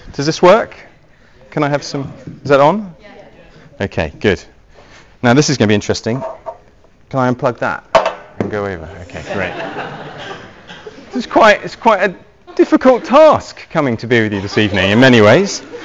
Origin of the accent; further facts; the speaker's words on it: Oxford, South East England, United Kingdom; I come from Oxford.